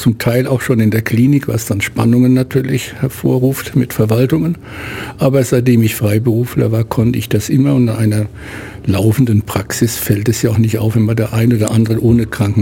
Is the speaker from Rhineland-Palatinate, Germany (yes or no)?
yes; Worms, Rhineland-Palatinate, Germany; born there; also born or lived in Mainz; now in Ulm, Germany; Bin in einer Kriegsnacht in Worms geboren, über Mainz dann nach Ulm gekommen, aber hier vor 40 Jahren hängen geblieben